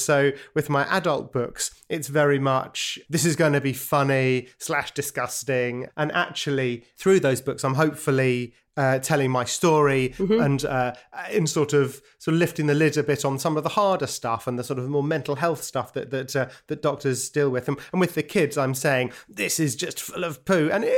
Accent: London, United Kingdom; also born or lived in Brighton; And then moved to South London, where I lived until I disappeared off to university.

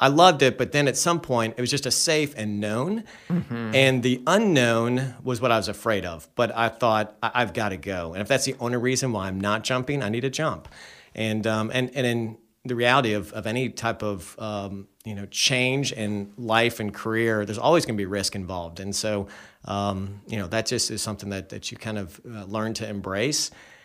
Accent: Charlotte, North Carolina, United States; Yeah, so I grew up here in Charlotte and went to UNC Chapel Hill, studied education, came back here and taught school, coached tennis, loved it.

